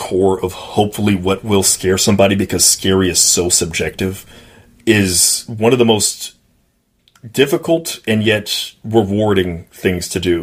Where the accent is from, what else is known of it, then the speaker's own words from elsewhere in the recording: Mississippi, United States; I grew up not on the Texas coast, but on the Mississippi coast.